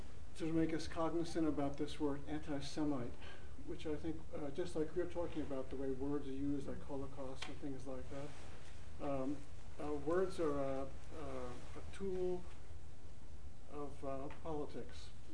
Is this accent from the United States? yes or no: yes; United States; I was shocked coming, I was from the United States at that time, as a good American, thinking, well, we're going to work this out.